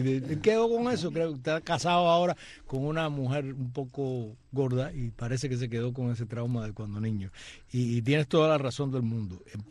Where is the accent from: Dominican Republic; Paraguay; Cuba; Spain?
Cuba; La primera vez que yo estuve en México, que salí de Cuba por primera vez